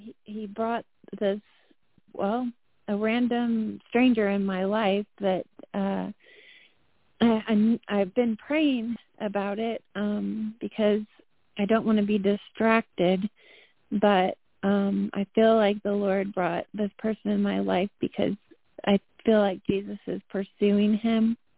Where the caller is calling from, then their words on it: North Carolina, United States; Good evening, ladies. … from North Carolina.